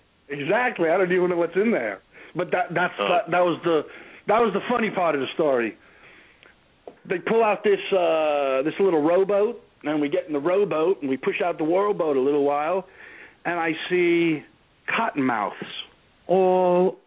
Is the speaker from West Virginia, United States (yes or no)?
no; New York, United States; I'm from New York.